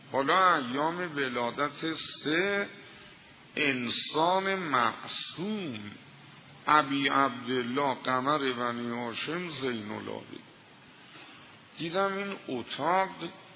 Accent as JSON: {"language": "Persian", "town": "Tabriz", "region": "East Azerbaijan", "country": "Iran", "said": "سال 1370 اتفاقی من از تبریز اومدم زیارت حضرت رضا"}